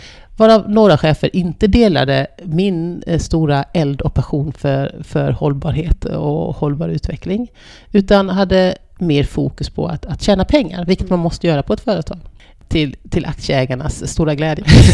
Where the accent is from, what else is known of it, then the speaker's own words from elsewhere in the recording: Småland, Sweden; min mor som ju kommer från den byn i Småland där jag är uppvuxen och där min släkt på min mammas sida kommer sedan århundrade tillbaka.